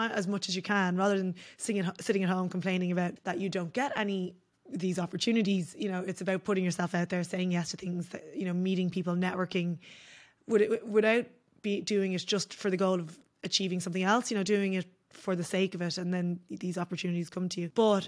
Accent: Ireland; You know, like I'd never seen anything besides the way I grew up in Ireland.

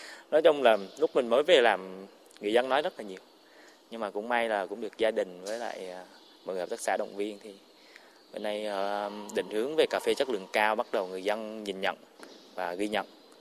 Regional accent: Central Highlands, Vietnam; also born or lived in Ho Chi Minh City; Bởi vì lớn lên từ nhỏ lớn ở Tây Nguyên thì đất rộng mà người thưa mà.

